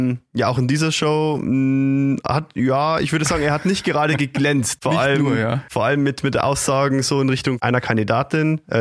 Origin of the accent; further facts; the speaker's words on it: Bavaria, Germany; Bei uns in Oberpfalz